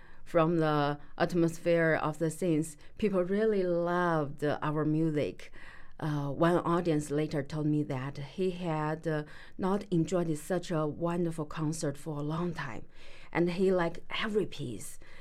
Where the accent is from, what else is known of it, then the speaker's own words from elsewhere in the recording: China; I come from China, and I'm a musician.